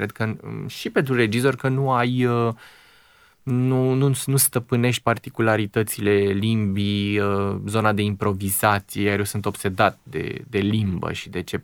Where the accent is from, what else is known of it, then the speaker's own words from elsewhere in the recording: Novaci, Gorj County, Romania; Sunt jumătate oltean, tata e din Bistrița Năsăud, dar am copilărit la Novaci și atunci e foarte în mine zona aceea și limba și ritmul și nebunia oltenească.